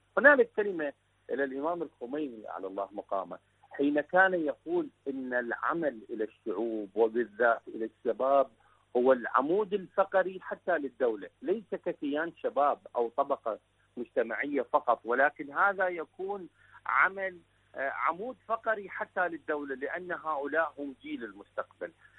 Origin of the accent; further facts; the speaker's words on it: Iraq; من العراق.